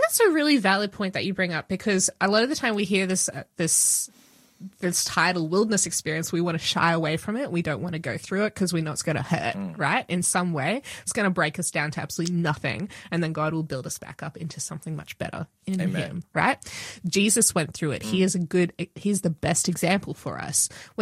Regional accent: Queensland, Australia; And I'm a Queenslander. I need the sunshine.

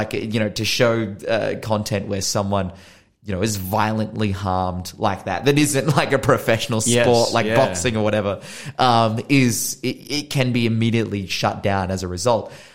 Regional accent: Australia; as an Australian

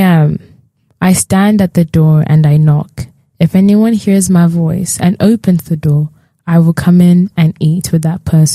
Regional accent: England, United Kingdom; born there; I was born in England, everyone, and it's some news to him.

